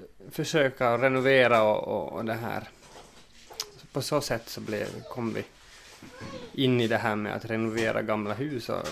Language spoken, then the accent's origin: Swedish; Porvoo, Uusimaa, Finland; och född och uppvuxen i Pormo, född för cirka 30 år sedan. Jag har levt över halva mitt liv här i Pormo